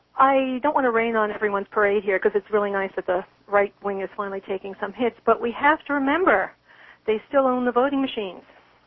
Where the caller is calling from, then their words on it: British Columbia, Canada; why I'm in British Columbia right now.